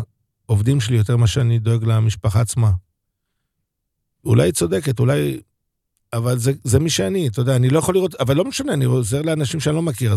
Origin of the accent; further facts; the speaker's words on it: Bat Yam, Tel Aviv District, Israel; אני בתור ילד גדלתי, אני ספרדי, בבת ים, גדלתי בבניין שהיה לי 10 אמהות שונות, מרוקאית, תימנית.